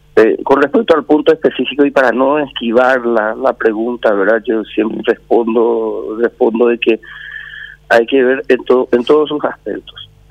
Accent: Paraguay; haciéndonos responsables como paraguayos, ¿verdad?, como sociedad, ¿verdad?, le encontramos las vueltas.

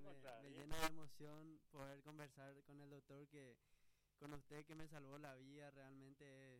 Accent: Ybycuí, Paraguarí, Paraguay; Yo vine de la ciudad de Ubicuí, yo nací en el IPS

